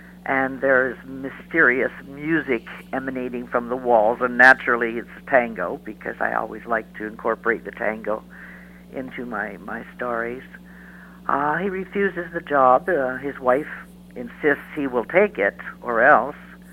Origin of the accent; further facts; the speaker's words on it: Winnipeg, Manitoba, Canada; born there; Well, I was born in Winnipeg. I was married in Winnipeg to my husband, who was born in South America.